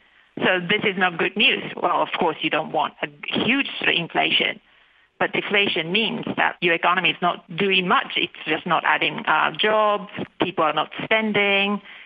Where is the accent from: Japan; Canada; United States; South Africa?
Japan; I'm originally from Japan. I grew up in Japan. And when I was a college student in Japan, this is just almost 20 years ago